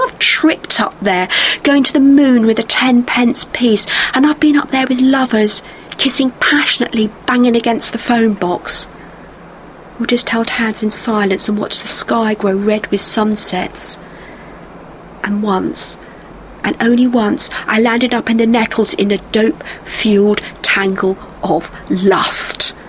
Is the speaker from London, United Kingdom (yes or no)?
no; Bristol, South West England, United Kingdom; it's about my hometown, Bristol.